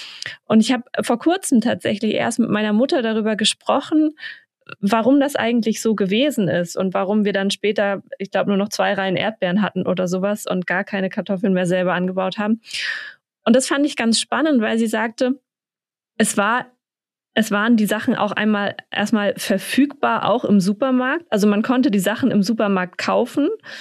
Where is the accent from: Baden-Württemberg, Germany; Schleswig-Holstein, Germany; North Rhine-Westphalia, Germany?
Schleswig-Holstein, Germany; Ich bin auf dem Dorf aufgewachsen in Schleswig-Holstein und wir hatten früher eben einen großen Garten